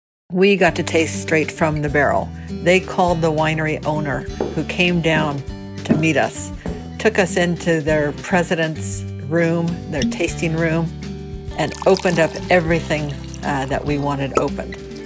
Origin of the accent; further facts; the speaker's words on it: California, United States; Being a Californian, I loved wines.